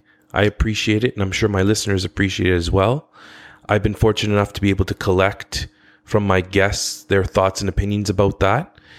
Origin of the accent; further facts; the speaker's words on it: Ottawa, Ontario, Canada; I'm from Ottawa originally. I was born and raised in Ottawa, but my parents came over to Canada from Lebanon.